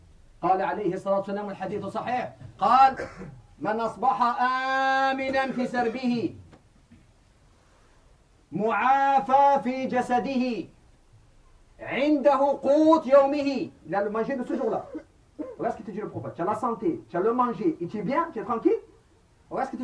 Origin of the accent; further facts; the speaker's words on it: Marseille, Provence-Alpes-Côte d'Azur, France; On est marseillais, on arrache.